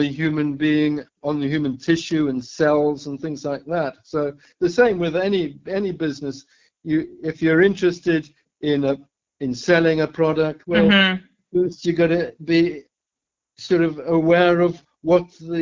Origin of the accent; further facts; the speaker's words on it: Zambia; because, you know, originally I came from Zambia